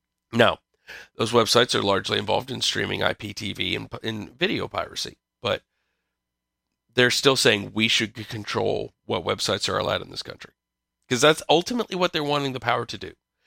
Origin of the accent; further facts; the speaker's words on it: United States; I guess everybody else does call that football, but I'm American.